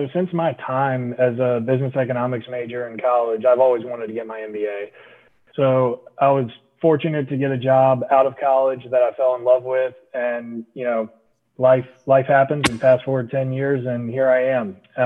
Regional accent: Richmond, United States; born there; So like Will, I was born in Richmond. I actually still reside in Richmond.

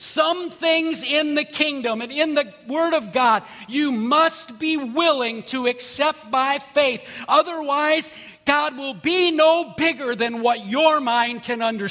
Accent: Ohio, United States; I grew up in Ohio.

